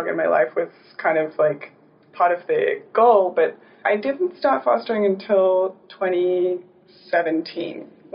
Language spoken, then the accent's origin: English; Australia; now in New York City, United States; Yeah, I'm from Australia. I grew up there. I lived here for a little while when I was like when I was very, very young, but I moved back here in 2014.